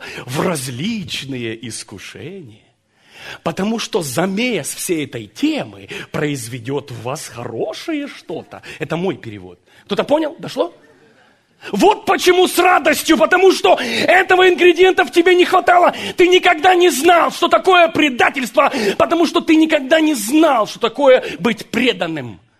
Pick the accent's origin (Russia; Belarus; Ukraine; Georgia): Ukraine; Первые годы моей молодости, знаете, когда мы родились на Украине, мать работает на двух работах, все было на моих плечах.